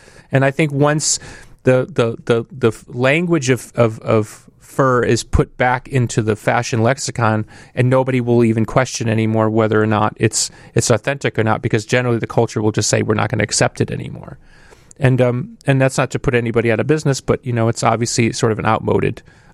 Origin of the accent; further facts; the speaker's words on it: Glendale Heights, Illinois, United States; growing up in Glendale Heights, Illinois, I didn't know that went on